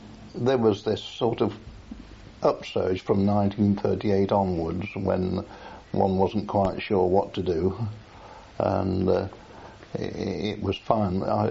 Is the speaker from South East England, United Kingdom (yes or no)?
no; Sutton-in-Ashfield, East Midlands, United Kingdom; born there; I was born in Sutton in Ashfield in Nottinghamshire on the 13th of December 1918.